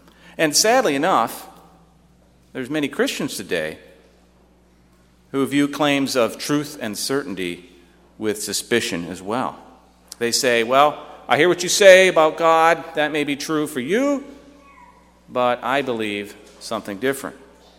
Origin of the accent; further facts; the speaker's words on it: Michigan, United States; now in Illinois, United States; Kind of like I go back home to where I grew up in Michigan a couple of times a year